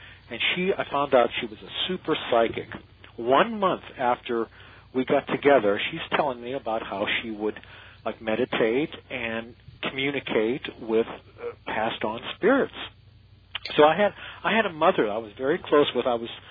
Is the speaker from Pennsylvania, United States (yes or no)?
yes; Pittsburgh, Pennsylvania, United States; We were in Pennsylvania. I come from the Pittsburgh area, and this happened in Pittsburgh.